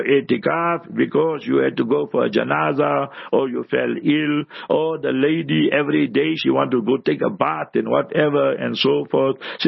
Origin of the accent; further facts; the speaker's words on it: Heidelberg, Gauteng, South Africa; So I was born in the African location. You understood? In Heidelberg, our shop, our house, and surrounded by the Africans and that.